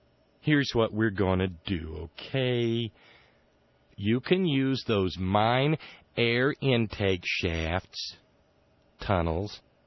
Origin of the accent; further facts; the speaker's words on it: Alabama, United States; now in West Virginia, United States; When I grew up in Alabama, every year when we would take our holiday to come up here and visit relatives